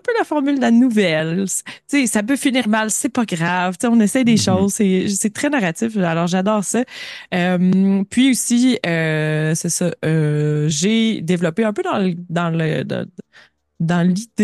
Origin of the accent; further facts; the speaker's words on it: La Pocatière, Quebec, Canada; born there; Lac-Pocatière.